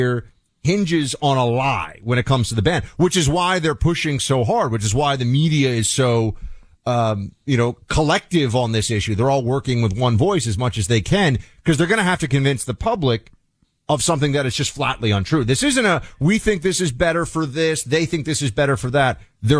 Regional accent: New York City, New York, United States; as a New Yorker, I remember that they were, it was just such a blight.

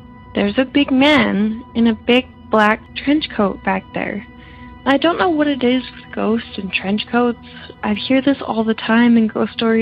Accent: British Columbia, Canada; I am from British Columbia, Canada

